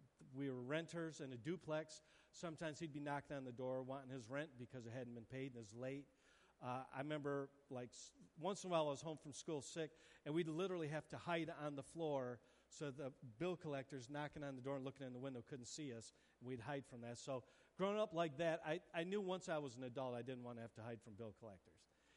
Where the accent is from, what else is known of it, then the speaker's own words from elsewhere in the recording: Easttown, United States; born there; so I was born in Easttown, which if you've been to Easttown the last few years, it didn't look like it does now.